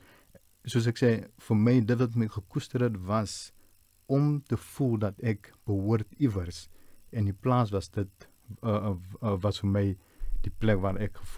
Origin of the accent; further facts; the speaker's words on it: Johannesburg, Gauteng, South Africa; also born or lived in Namenskraal; ek was gebore in Johannesburg, maar omdat my ma enkel ouer was, kon sy nie na my omsien nie, en ek het met my oma geblei in Namenskraal in, en tot op die orde van 8 jaar het ek in Namenskraal gebrei